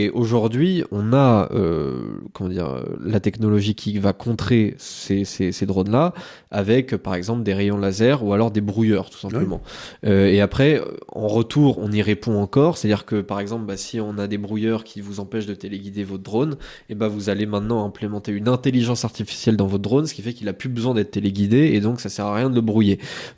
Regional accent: Paris, Île-de-France, France; moi je suis parisien, donc j'ai l'habitude des travaux

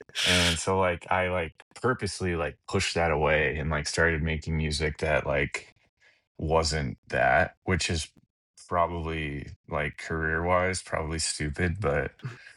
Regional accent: Texas, United States; and I grew up in Texas. So like country and classic rock and blues stuff.

